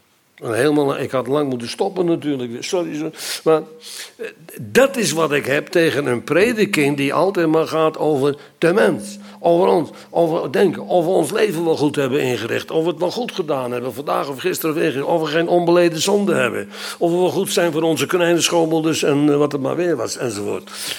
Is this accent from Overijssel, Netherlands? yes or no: no; Friesland, Netherlands; want ik kwam uit het noorden van Friesland, uit het beeld, oorspronkelijk.